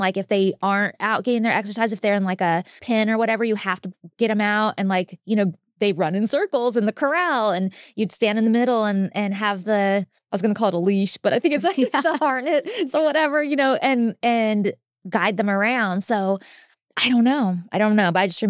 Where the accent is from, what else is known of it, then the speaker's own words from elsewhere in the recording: Lodi, United States; when I was younger, we grew up in town in Lodi, like till I was 9. And then we moved out to the country with my stepdad